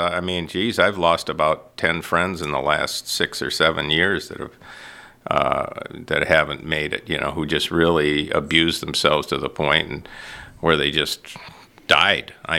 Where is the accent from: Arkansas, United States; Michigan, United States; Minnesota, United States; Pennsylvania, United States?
Michigan, United States; Detroit; I thought I was out in the middle of nowhere, because I was from Detroit, you know.